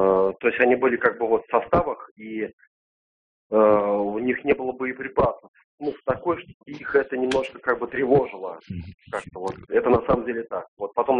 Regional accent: Orenburg, Orenburg Oblast, Russia; Город Оренбург.

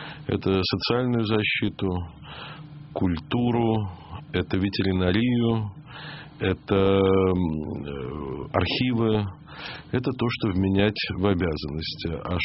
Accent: Moscow, Russia; коренной москвич.

